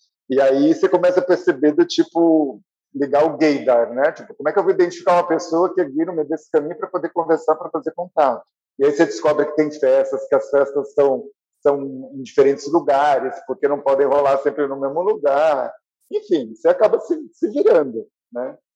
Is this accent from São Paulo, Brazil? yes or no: yes; São Paulo, Brazil; Eu sou paulista, eu tenho família de origem nordestina, então eu não sou um paulistano clássico